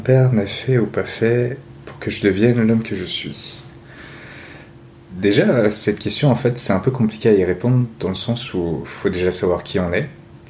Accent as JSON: {"language": "French", "country": "France", "tie": "born there", "said": "vu que nous on est nés en France, tu vois, moi et ma sœur"}